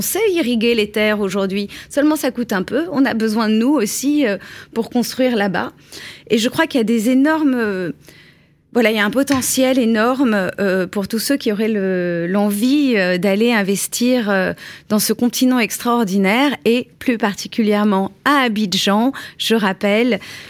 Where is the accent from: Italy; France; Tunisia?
France; peut-être encore plus en tant que Français vu qu'on parle la langue